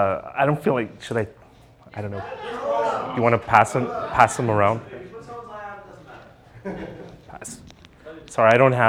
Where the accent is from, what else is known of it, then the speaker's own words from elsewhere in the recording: Canada; now in United States; I'm from the US, so. I'm originally from Canada, so I can make those jokes.